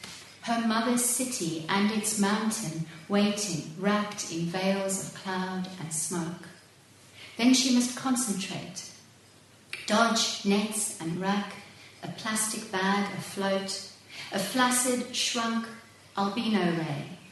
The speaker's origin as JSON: {"language": "English", "country": "South Africa", "tie": "born or raised there", "said": "especially in my hometown in the Karoo, the centre of the country, the semi-desert"}